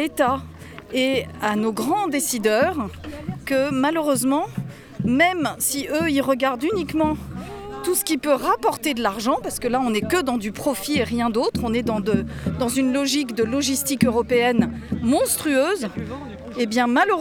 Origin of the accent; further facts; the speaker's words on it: Centre-Val de Loire, France; Mais nous, on vient d'Eure-et-Loir